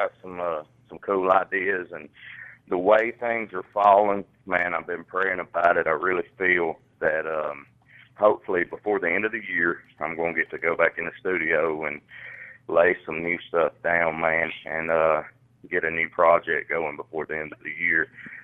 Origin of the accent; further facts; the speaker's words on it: Georgia, United States; Yeah, I'm actually from Georgia.